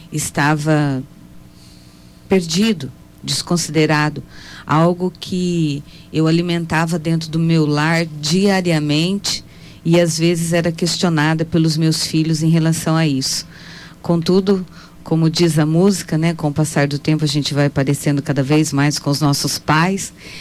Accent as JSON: {"language": "Portuguese", "country": "Brazil", "said": "nós, como brasileiros, né? Nós temos que ter fé, nós temos que ser otimistas."}